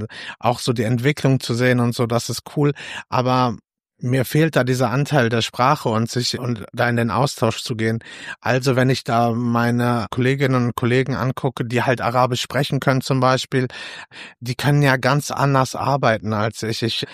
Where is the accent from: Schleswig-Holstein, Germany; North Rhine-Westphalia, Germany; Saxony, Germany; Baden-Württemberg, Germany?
North Rhine-Westphalia, Germany; ich bin gerade im Ruhrgebiet aufgewachsen, so für mich ist das irgendwie auch schon normal, diese Sprachen zu hören